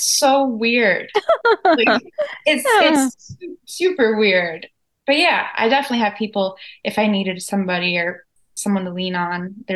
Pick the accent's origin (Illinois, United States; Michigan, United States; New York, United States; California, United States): Michigan, United States; because I grew up in Michigan, my roots are in Michigan, but I outgrew Michigan and this is my new home here.